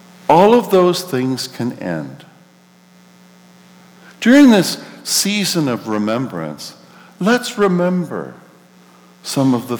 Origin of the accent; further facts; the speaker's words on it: Canada; All of us, as Canadian patriots, we look to our country with trust that we have a safe, secure place to raise our children.